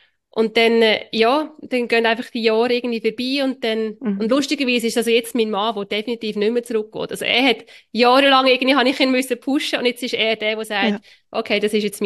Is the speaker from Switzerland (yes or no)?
yes; Switzerland; als Schweizerin